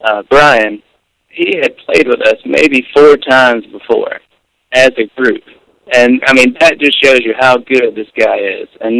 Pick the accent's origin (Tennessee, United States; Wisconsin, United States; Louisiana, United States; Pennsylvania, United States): Tennessee, United States; Well, I mean, really out in the middle of nowhere in Tennessee. We're about an hour and a half away from Nashville. And so it's just literally out in the middle of nowhere.